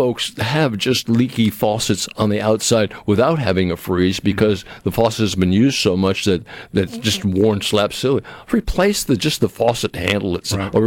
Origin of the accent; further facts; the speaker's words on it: New England, United States; I absolutely love living on slab foundations where I grew up in New England where everything was a basement.